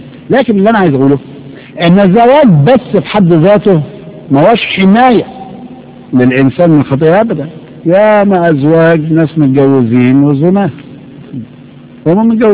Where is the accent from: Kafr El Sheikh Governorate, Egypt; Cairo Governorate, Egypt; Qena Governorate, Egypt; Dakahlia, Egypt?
Cairo Governorate, Egypt; Cairo; وعشان كده عندنا في القاهرة مصر بيعملوا دلوقتي كشف طبي على الزوجين قبل الإكليل